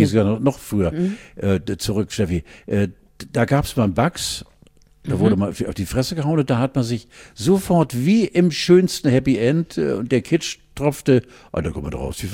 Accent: Hamburg, Germany; Ich bin ja in der Wentorf-Rheinbeger-Bergedorfer-Clique in Hamburg-Osten groß geworden. Und es war ein großes Gebiet und wir hatten auch schwarze Freunde.

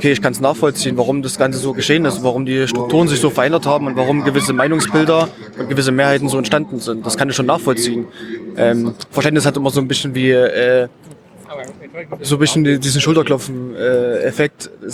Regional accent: Erfurt, Thuringia, Germany; Also ich komme aus Erfurt

